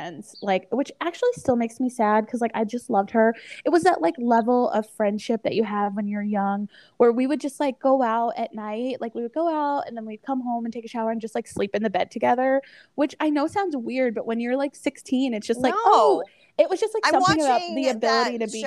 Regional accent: Hinsdale, Illinois, United States; it was so nice to just be like a teenager growing up in Hinsdale, just driving around and just enjoying myself

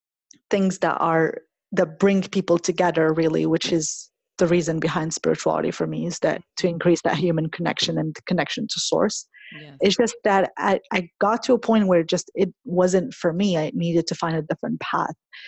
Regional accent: Morocco; moved away; I was born and raised in Morocco. I was brought up as a Muslim.

